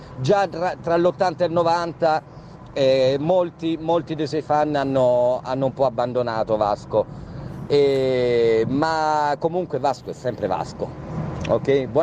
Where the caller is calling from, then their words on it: Neuchâtel, Switzerland; also born or lived in Rome; da Neuchâtel.